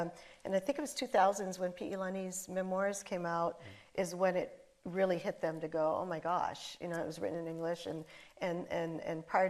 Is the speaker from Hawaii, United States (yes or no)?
yes; Hawaii, United States; now in Los Angeles, United States; I told him about this film and that I'm from Hawaii, he knew that. I live in LA now